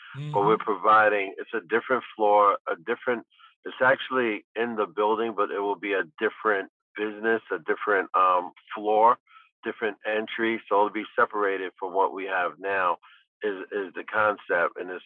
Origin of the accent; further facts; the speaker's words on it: Brooklyn, New York, United States; from, you know, myself growing up in Brooklyn. I had my first job when I was 12 years old.